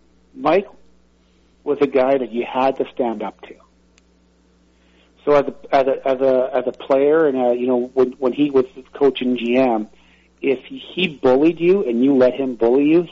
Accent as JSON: {"language": "English", "town": "Saskatoon", "region": "Saskatchewan", "country": "Canada", "tie": "born or raised there", "said": "the whole way back to my hometown to Saskatoon, which is about 1:15"}